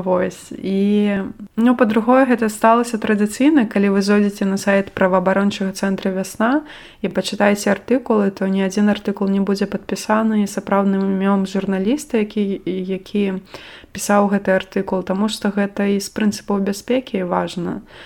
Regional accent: Gomel, Gomel Region, Belarus; і я сам з Гомеля

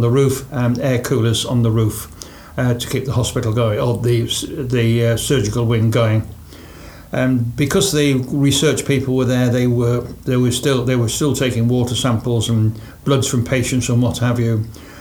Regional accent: Liverpool, North West England, United Kingdom; being a Scouser

